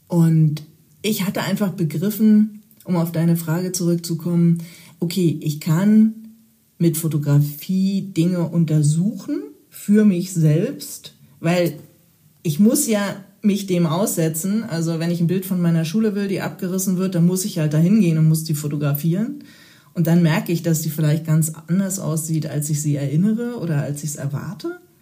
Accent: Berlin, Germany; ich bin aus Ost-Berlin

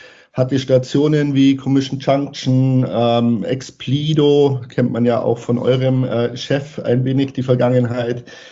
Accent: Bavaria, Germany; ansonsten bin ich Bayer durch und durch. Das hört man vielleicht ab und zu in der Sprachfärbung.

